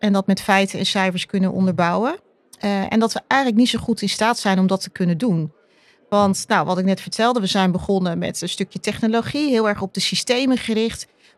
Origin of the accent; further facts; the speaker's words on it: Amsterdam, North Holland, Netherlands; born there; Mijn geboortestad, dus ook heel leuk dat de podcast in Amsterdam wordt opgenomen.